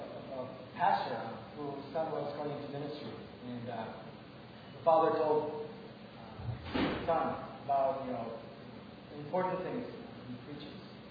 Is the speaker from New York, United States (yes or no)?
yes; Westchester, New York, United States; I came here to the States when I was at church 14. And I grew up in Westchester, New York, in the suburbs of New York City.